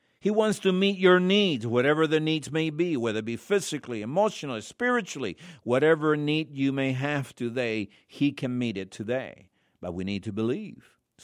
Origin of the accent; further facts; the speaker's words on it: Argentina; I'm from Argentina myself.